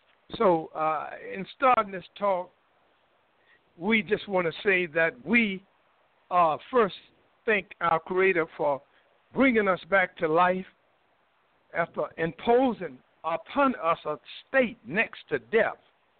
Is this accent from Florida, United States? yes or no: no; North Carolina, United States; because I'm from North Carolina, when have we had a blizzard like this?